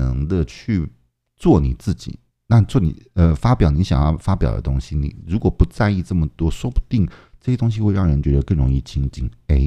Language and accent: Chinese; Zhejiang, China; 我回浙江，其实我老家讲的话我是有一点点听不懂的，一点点、我大概能够听懂60%，很奇怪哦，明明是我的老家、可是我小时候其实因为我父亲也没有乡音，